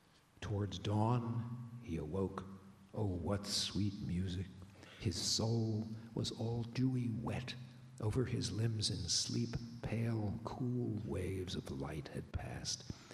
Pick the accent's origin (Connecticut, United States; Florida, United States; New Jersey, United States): New Jersey, United States; There was a radio show that I used to listen to when I was growing up in North Jersey called Naked City